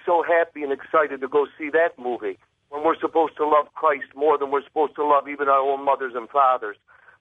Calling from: Rome, New York, United States; I'm calling from Rome, New York.

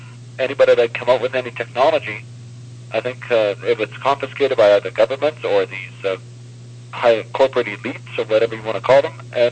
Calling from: North Bay, Ontario, Canada; also born or lived in Iroquois Falls, Canada; from North Bay, Ontario, formerly from Iroquois Falls, Ontario.

